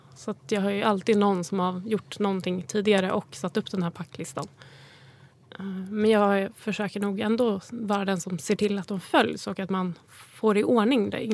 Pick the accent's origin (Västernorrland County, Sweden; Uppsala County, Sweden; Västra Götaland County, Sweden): Uppsala County, Sweden; Bålsta; Mina barndomsår är uppväxt i en liten villa ute i Bålsta. Med skogen precis på baksidan.